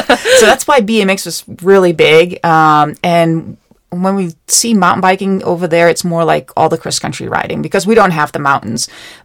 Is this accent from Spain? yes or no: no; Netherlands; I'm born and raised in the Netherlands, so I started riding there.